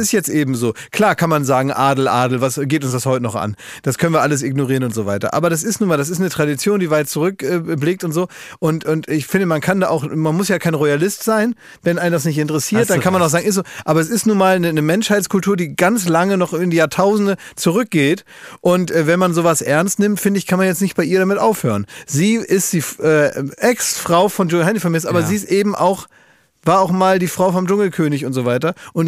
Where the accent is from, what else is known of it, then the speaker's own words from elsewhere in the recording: Oldenburg, Lower Saxony, Germany; now in Cologne, Germany; weil ich bin ja aus Oldenburg direkt nach Köln gezogen. Das war meine erste große Station.